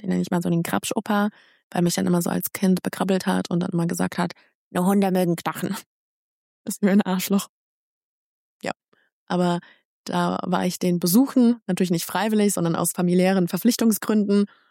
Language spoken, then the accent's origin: German; Germany; ich bin in Deutschland aufgewachsen